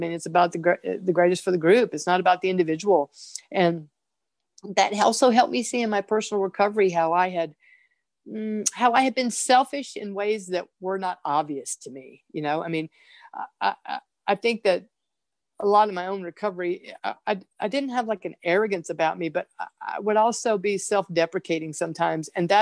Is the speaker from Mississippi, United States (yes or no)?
yes; Mississippi, United States; And I grew up in Mississippi, but I started program in Los Angeles.